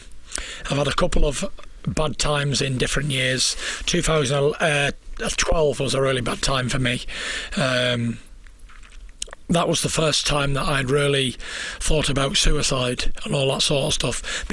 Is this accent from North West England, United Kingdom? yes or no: yes; North West England, United Kingdom; now in Lancaster, United Kingdom; I grew up just outside Manchester. I lived there all my life and I never moved until I got married at 20 years old. And then I moved to Lancaster and that's where I live now.